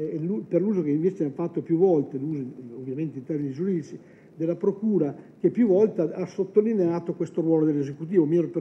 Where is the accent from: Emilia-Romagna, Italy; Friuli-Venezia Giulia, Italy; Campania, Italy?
Emilia-Romagna, Italy; Reggio Emilia; Io vengo da Reggio Emilia